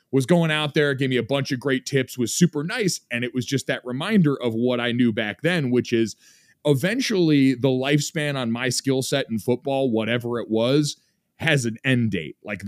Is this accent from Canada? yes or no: no; Avon, Connecticut, United States; So I grew up in Avon, Connecticut, which is incredibly suburban, incredibly white, incredibly country club.